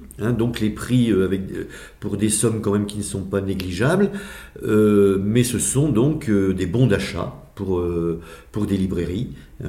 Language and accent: French; Montreuil, Île-de-France, France; Voilà, nous venons tous les deux de Montreuil-sous-Bois du 93.